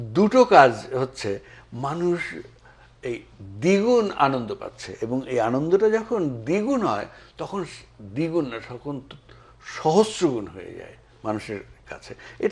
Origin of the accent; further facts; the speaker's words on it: Pirojpur, Barisal Division, Bangladesh; আমি তো বাংলাদেশের পিরোজপুর, বরিশাল ছিল তখন, এখন পিরোজপুর জেলার সমুদ্রঘাটি গ্রামে আমার জন্ম হয়েছিল। তারপরে ওখান থেকে পিরোজপুর শহরে গভর্নমেন্ট স্কুলে পড়াশোনা করেছি, কলেজেও ওখানে পড়েছি, তারপরে আবার ইউনিভার্সিটি ঢাকাতে।